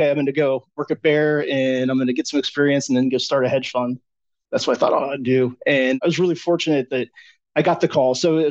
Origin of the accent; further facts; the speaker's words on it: Youngstown, Ohio, United States; also born or lived in Buffalo / Rochester; Well, I was born in Western New York. I was born in Buffalo, grew up in between Buffalo and Rochester. My mother's still in Rochester. But when I was five, my family moved to Youngstown.